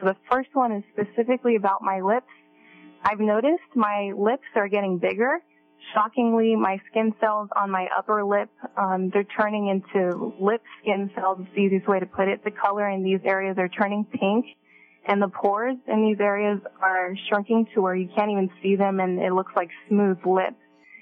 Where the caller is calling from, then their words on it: California, United States; Hi, I'm from the San Francisco Bay Area.